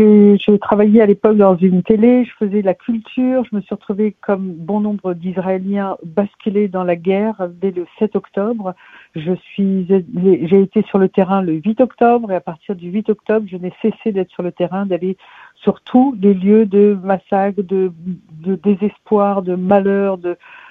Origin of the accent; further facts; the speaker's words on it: France; Moi, je suis française, j'ai grandi dans un pays sans guerre.